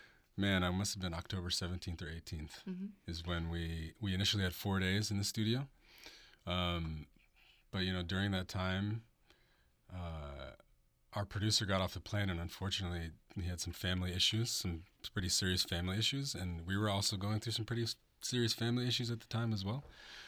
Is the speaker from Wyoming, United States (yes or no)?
no; Ashland, Oregon, United States; And they were kind of surprised that I was from Ashland.